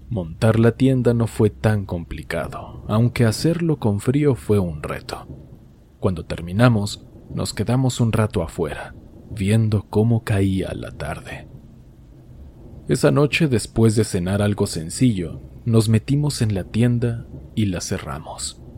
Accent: Ecuador; Él es suizo y yo soy de Ecuador.

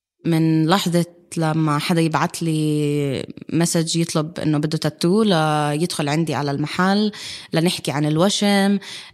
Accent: Palestine; أنا فلسطينية أوكرانية، كان لازم أحكي هذا الشيء. أنا فلسطينية أوكرانية بس ولدت وتربيت بفلسطين

